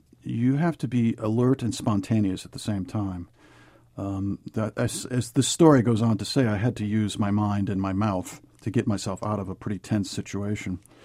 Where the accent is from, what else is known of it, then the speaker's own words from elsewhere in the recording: New York, United States; accent: New York; also born or lived in Kentucky; absorbed some of Kentucky, too, as one always does from a place. But I won't. You know, when I get tired or angry, the New York comes out in my voice. My accent comes back.